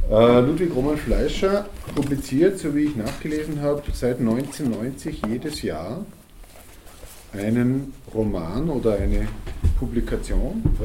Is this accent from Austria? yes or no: yes; Salzburg, Austria; das kann ich als Salzburger noch.